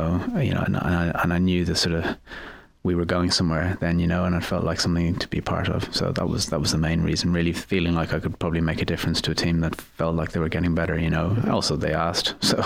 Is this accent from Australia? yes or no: no; Ireland; I had played for Ireland before, I'm Irish